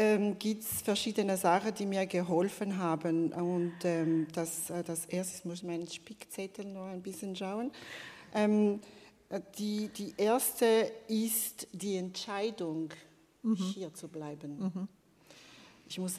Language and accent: German; Madagascar; now in Switzerland; Also mein Herkunftsland ist Madagaskar. Ich bin ein sogenannter Migrant, also Heiratsmigrantin. Tönt schrecklich, aber ich liebe es zu sagen, in die Schweiz durch Liebe.